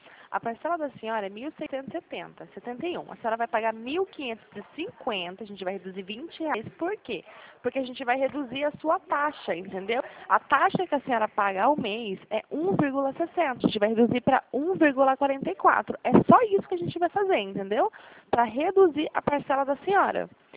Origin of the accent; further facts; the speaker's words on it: São José dos Campos, São Paulo, Brazil; Não, nós somos de São José dos Campos, interior de São Paulo.